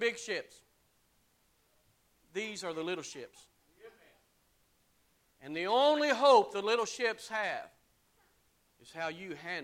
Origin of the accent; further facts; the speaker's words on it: the Carolinas, United States; But man, when I come from the Carolinas and somebody put that bowl of guacamole out in front of me, not interested.